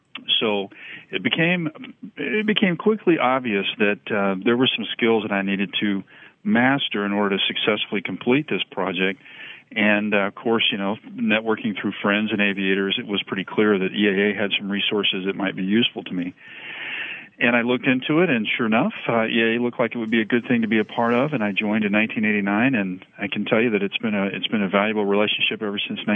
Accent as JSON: {"language": "English", "town": "Mesquite", "region": "Texas", "country": "United States", "tie": "born or raised there", "said": "You know, I was 3 or 4 years old growing up in Mesquite, Texas, we had a Dallas Naval Air Station not far from our house"}